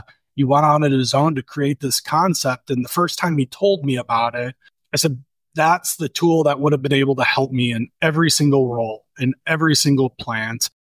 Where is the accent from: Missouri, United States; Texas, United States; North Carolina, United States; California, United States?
Missouri, United States; St. Louis; now in Indianapolis, United States; Did not. I'm from St. Louis originally.